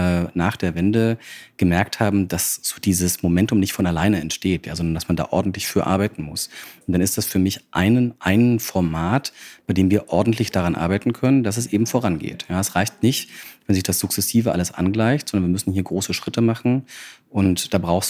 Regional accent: Görlitz, Saxony, Germany; now in Berlin, Germany; Ich bin geboren und aufgewachsen in Görlitz. Das ist so ziemlich der östlichste Ort, den wir in Deutschland haben.

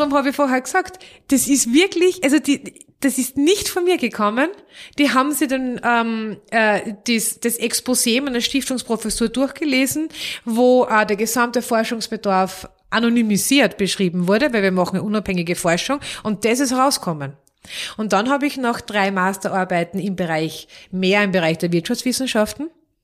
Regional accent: Vienna, Austria; Man hört sehr gut, jeder weiß es, ich stamme aus Wien.

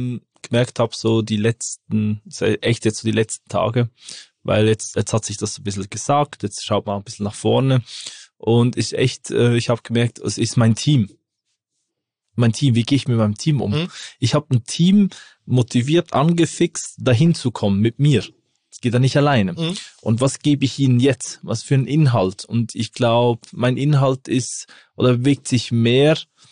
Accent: Switzerland; Und bei uns in der Schweiz, die alpine Küche macht nur Sinn, weil wir sind ein Bauernland. Wir haben mehr Bauern wie alles andere.

